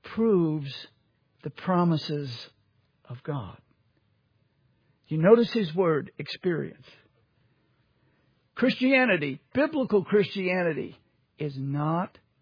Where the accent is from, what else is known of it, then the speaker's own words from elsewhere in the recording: Louisiana, United States; I'm from Louisiana. We had a lot of betting there.